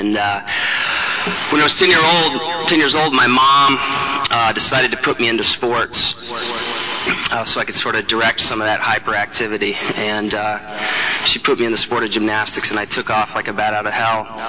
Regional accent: Texas, United States; also born or lived in Billings, Montana; I was born in Billings, Montana. Lived there for 3 years, moved to Texas, so I claim that I'm a Texan. Spent most of my life growing up in Texas.

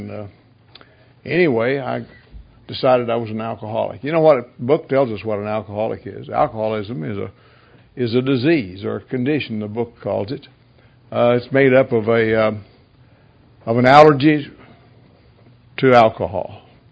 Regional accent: Texas, United States; I grew up right in West Texas. My mother and dad were God-fearing, hard-working, good people.

